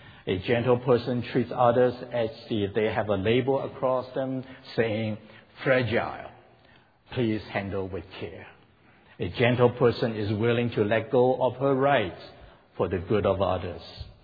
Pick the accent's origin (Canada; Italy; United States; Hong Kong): Hong Kong; She's a missionary in the church I grew up in Hong Kong.